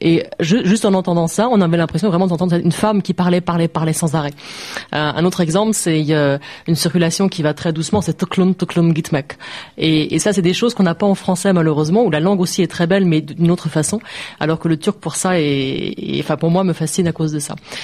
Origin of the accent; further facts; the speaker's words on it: France; Et ça, nous, en tant que Français, ça nous remet toujours en cause.